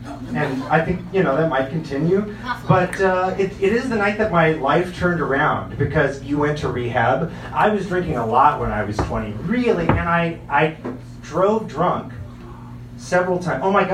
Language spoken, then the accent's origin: English; Lexington, Kentucky, United States; I'm from Lexington, Kentucky. I'm a Kentucky boy.